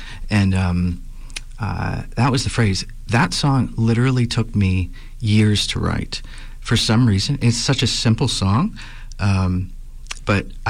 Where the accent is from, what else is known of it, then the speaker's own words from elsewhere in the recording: Shaler, Pennsylvania, United States; now in Lawrenceville, United States; Yeah, I grew up in Shaler. I live in Lawrenceville now, just really 10 minutes from my childhood home.